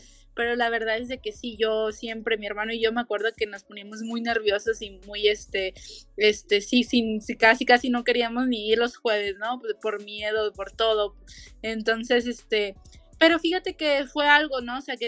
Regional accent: Mexico; como yo soy de México

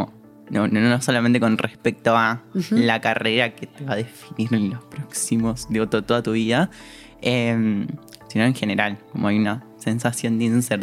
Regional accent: Salta, Argentina; now in Buenos Aires, Argentina; Soy de Salta, como muchas travestis acá en la ciudad de Buenos Aires.

